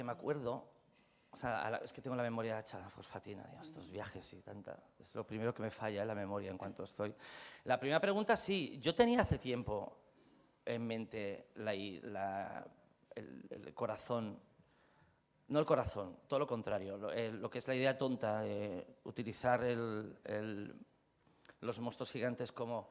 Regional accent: Madrid, Community of Madrid, Spain; also born or lived in Cabezón de la Sal; y yo soy de Madrid, pero vengo de Cabezón de la Sal.

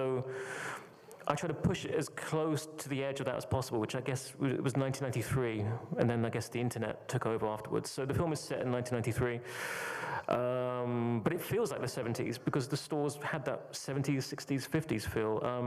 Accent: United Kingdom; I know I'm British and we're very, you know, falsely modest

